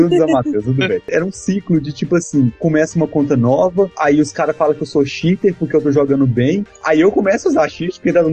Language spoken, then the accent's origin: Portuguese; Brazil; Porque nós somos brasileiros, né?